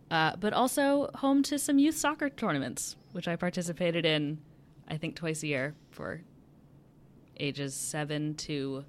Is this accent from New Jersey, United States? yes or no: yes; New Jersey, United States; So I'm from Central Jersey, and it was probably, it's like, I think down towards Atlantic City.